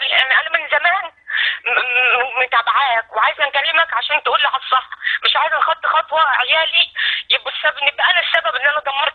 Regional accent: Beheira, Egypt; انا من البحيره، من فرع الدرنجات.

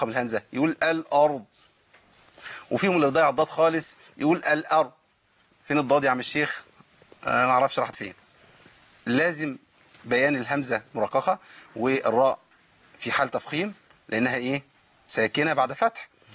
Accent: Egypt; ده موجود في حفص لكن في بعض الطرق اللي مش مقروء بها هنا عندنا في مصر

